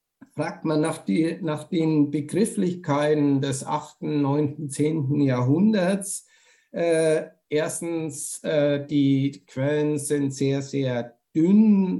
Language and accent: German; Nuremberg, Bavaria, Germany; born there; die ich als gebürtiger Nürnberger voll und ganz unterschreibe.